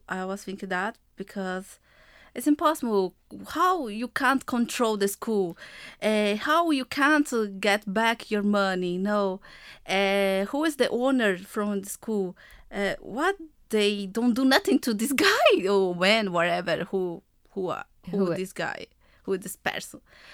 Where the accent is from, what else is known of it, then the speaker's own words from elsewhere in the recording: Bolivia; English is a second language; from Bolivia.